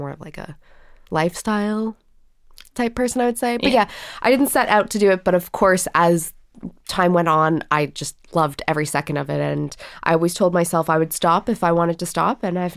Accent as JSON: {"language": "English", "country": "Canada", "moved": "as an adult", "lives_now": "United Kingdom", "said": "I'm originally from Canada. I moved to the UK when I was 19."}